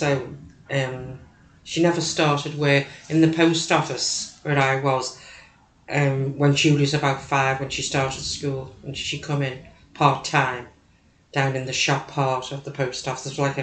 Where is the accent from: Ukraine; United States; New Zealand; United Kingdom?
United Kingdom; Bootle, North West England; born there; I was born in Bootle in Barrier Road, the nursing home there.